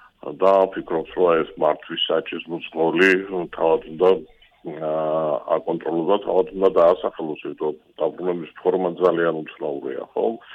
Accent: Racha-Lechkhumi and Kvemo Svaneti, Georgia; მინდა ცოტა ნაგვიანებით, მაგრამ რაჭველი ვარ

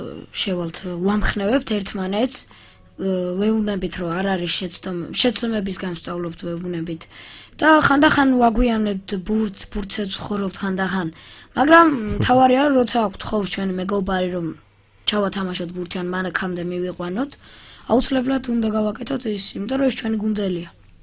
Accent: Kutaisi, Imereti, Georgia; now in Batumi, Georgia; თავიდან მე ქუთაისიდან ვარ, იქ ვერ შევძალი ჯერჯერობით თამაში, მაგრამ შემდეგ გადმოვიდი ბათუმში და აქ დავიწყე.

